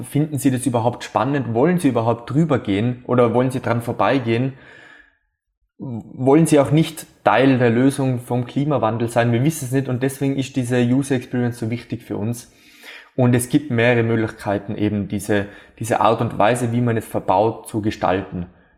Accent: Austria; wenn man jetzt 1000 solche Rap-Systeme bei uns in Österreich verbauen würde

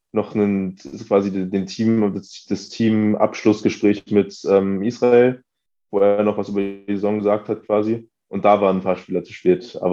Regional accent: Berlin, Germany; Ich bin in Wilhelmsruhe aufgewachsen, das ist in Pankow, aber so ein bisschen bisschen weiter draußen gelegen, würde ich sagen. Also es ist jetzt nicht in der Nähe von Prenzlauer Berg oder so hier, sondern ein bisschen mehr nördlich.

